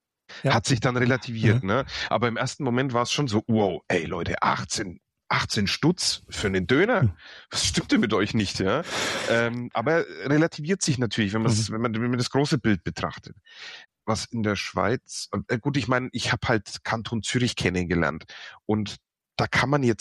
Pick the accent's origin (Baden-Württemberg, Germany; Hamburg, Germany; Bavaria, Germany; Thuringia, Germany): Bavaria, Germany; accent: Franconian; solange Sie meinen fränkischen Dialekt verstehen, ist alles in Ordnung.